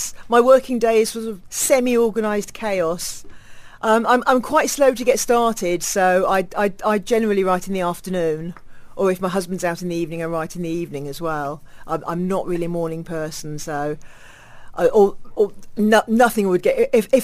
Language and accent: English; South East England, United Kingdom; I grew up in the New Forest, but I've lived abroad. I've lived in a lot of different places